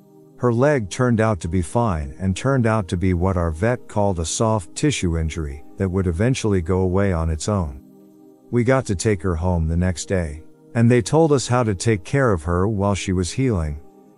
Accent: Seattle, Washington, United States; I'm originally from Seattle. I was driving back to Seattle after visiting family in Bozeman and Billings.

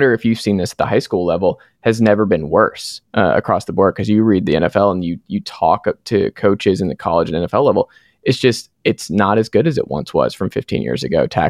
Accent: Atlanta, Georgia, United States; I'm a Falcons guy. I'm from Atlanta originally.

